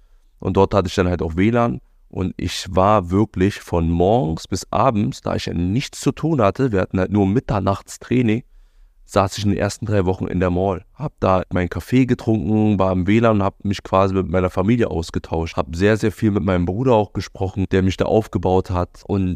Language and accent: German; Berlin, Germany; war weg von meiner Heimat Berlin.